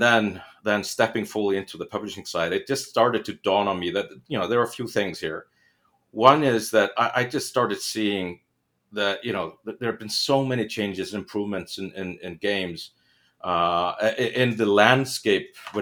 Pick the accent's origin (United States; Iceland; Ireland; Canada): Iceland; I'm originally from Iceland. I'm Icelandic. So I started out by building a studio in Iceland many, many lifetimes ago, it feels.